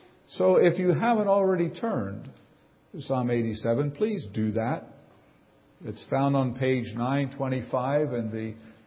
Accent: New Jersey, United States; born there; I boasted that I was born in South Jersey, not North Jersey.

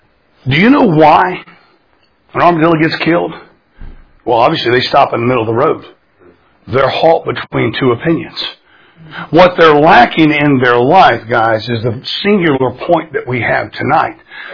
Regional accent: Florida, United States; And then growing up in South Florida, we would get out at night and we would run and we would chase these armadillos

